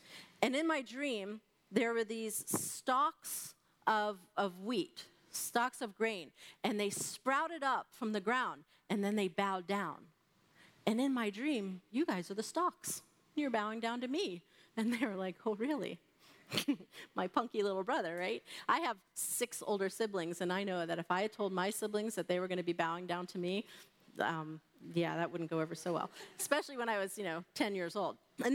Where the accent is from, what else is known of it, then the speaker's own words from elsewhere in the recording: Washington, District of Columbia, United States; Now, I grew up on the East Coast and in D.C. we had lots of traffic circles.